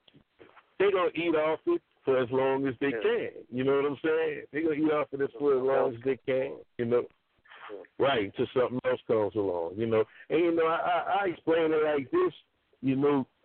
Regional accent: New Orleans, Louisiana, United States; And being that I am from New Orleans, I mean, you can see how that style got intertwined, you know, with the New Orleans flavor.

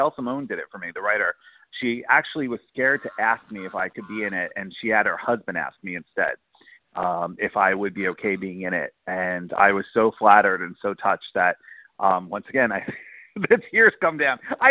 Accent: Staten Island, New York, United States; You know, I grew up in Manhattan, well, Staten Island, Manhattan TV district, right?

